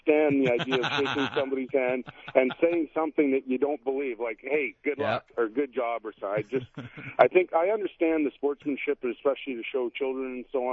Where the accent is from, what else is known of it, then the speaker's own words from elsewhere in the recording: Edmonton, Alberta, Canada; I grew up in Edmonton, and I never played rep hockey until I was 16 years old